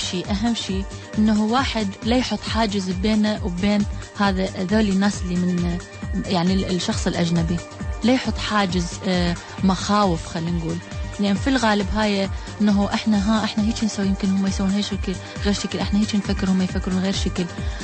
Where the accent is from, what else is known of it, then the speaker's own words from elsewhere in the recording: Iraq; now in Sweden; وهاي انا اتصور شقد واحد احنا كعراقيين نقدر نعكس هذا